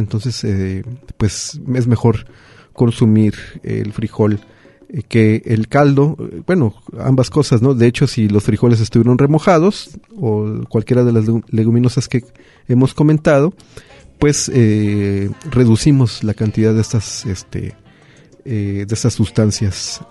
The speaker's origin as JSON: {"language": "Spanish", "country": "Mexico", "said": "Nosotros como mexicanos"}